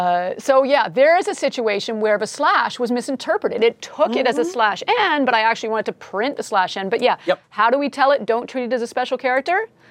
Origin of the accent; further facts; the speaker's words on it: Canada; I am from Canada. I am actually, je suis bilingue. Je peux parler en français si c'est nécessaire. So I can speak French.